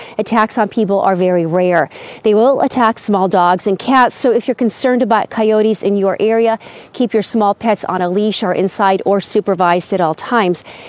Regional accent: Arizona, United States; now in Holly Springs, United States; Well, Renee, I'm pretty familiar with that sound because I came from Arizona where we see coyotes and hear them on a pretty regular basis.

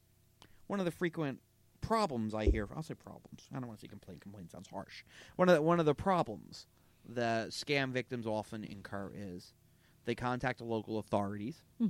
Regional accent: Bergenfield, New Jersey, United States; My hometown, where I grew up, Bergenfield, New Jersey

